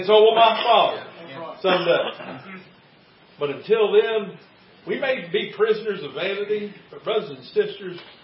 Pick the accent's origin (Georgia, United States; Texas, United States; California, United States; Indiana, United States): Texas, United States; Houston; The house I grew up in on Tanny Hill in Houston, it had a front porch.